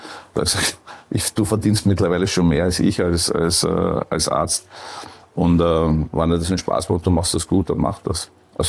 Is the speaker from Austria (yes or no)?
yes; Perchtoldsdorf, Lower Austria, Austria; ja, ich bin in Berthelsdorf aufgewachsen, in Mödling in die Schule gegangen.